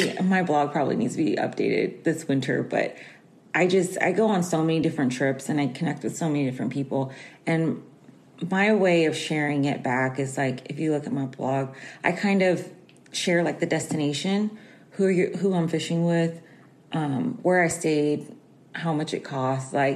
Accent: Houston, Texas, United States; I'm from Houston, Texas, and I fish for Columbia Sportswear.

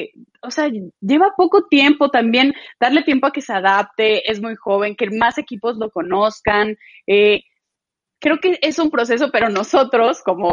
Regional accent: Mexico; como mexicanos lo tenemos muy arraigado

